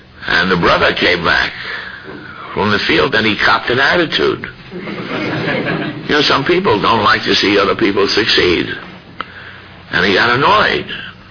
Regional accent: Ireland; I'm Irish, I'm fanciful, I cry a lot.

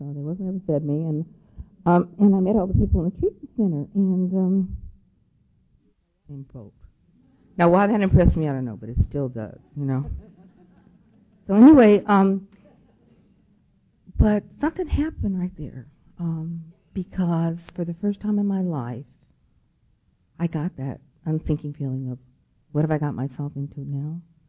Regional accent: Honolulu, Hawaii, United States; And I'm here from Honolulu, Hawaii.

